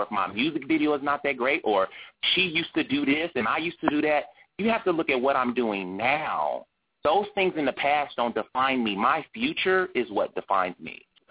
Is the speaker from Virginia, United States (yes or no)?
no; Chicago, Illinois, United States; moved away as an adult; now in Los Angeles, United States; God told me to move to L.A. I'm from Chicago.